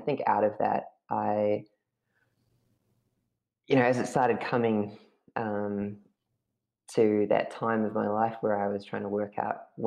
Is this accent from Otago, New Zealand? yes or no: no; Katikati, Bay of Plenty, New Zealand; moved away as an adult; I grew up in New Zealand, so I was born in New Zealand, and I basically lived the first 18 years of my life in a little town called Katikati